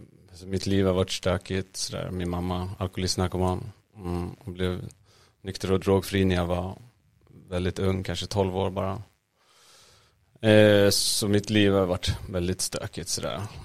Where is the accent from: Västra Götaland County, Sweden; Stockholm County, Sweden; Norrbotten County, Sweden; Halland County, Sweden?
Stockholm County, Sweden; Stockholm; Jag är uppvuxen i Hässelby och Vällingby, västra Stockholm. Jag har bott där största delen av livet.